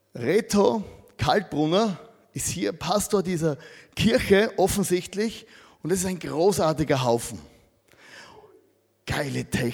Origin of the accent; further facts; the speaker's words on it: Austria; Für uns als Österreicher